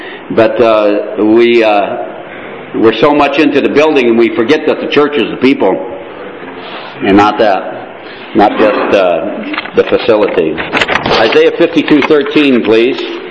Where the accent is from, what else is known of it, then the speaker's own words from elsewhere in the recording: Connecticut, United States; now in Canada; I was raised in Connecticut, down into the States, and then I came up to Canada about 19 years ago, and I think it's been 14 years since we've got our citizenship